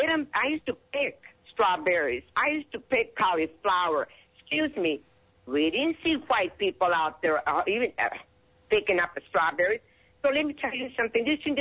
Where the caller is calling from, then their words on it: Monterey, California, United States; I'm calling from Monterey, California.